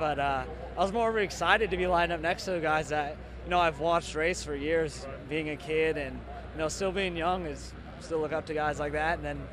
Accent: Riverside, California, United States; Riverside, California.

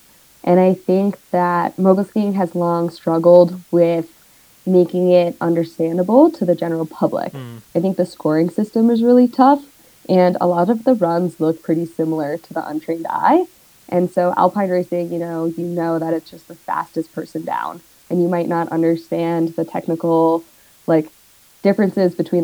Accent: Telluride, Colorado, United States; born there; also born or lived in East Coast; I was born in Telluride and that mountain is just full of moguls.

